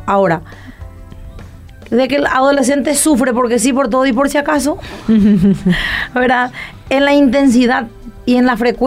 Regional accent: Encarnación, Itapúa, Paraguay; yo vengo uh-huh. del interior, yo soy de Encarnación, ¿verdad?

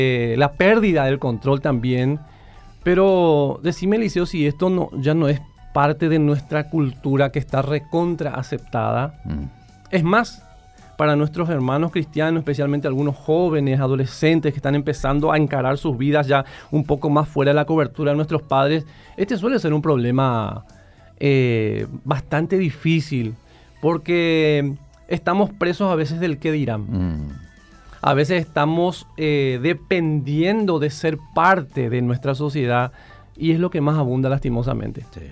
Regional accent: Villeta, Cundinamarca, Colombia; Yo vengo de Villeta, me crié en Villeta y me tocaba viajar mucho.

